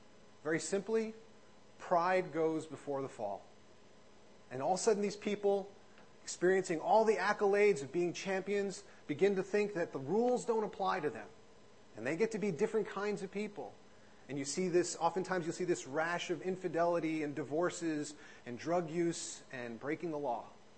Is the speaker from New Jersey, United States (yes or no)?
yes; New Jersey, United States; now in Massachusetts, United States; But in my defense, I grew up in New Jersey and I didn't move to Massachusetts till 1998.